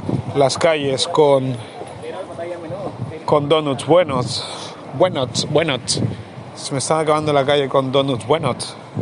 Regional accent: Barcelona, Catalonia, Spain; los donuts que comía yo cuando era pequeño aquí en Sants

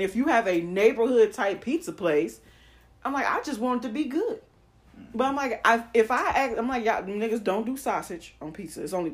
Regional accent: Chicago, Illinois, United States; Because even though I'm from Chicago, I can't tell you. I ain't been to Giordano's in like 7 or 8 years.

